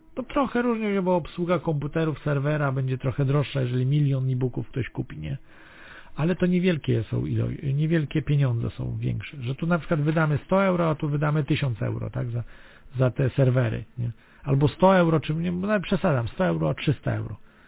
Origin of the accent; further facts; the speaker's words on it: Lublin, Lublin Voivodeship, Poland; bo ja z Lublina pochodzę